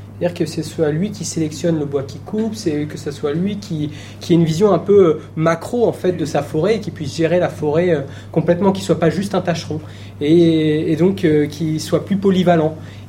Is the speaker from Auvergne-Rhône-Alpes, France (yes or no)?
yes; Auvergne-Rhône-Alpes, France; enfin là d'où je viens, moi je viens de la Drôme et du Vercors, il y a beaucoup de choses qui se développent là-bas.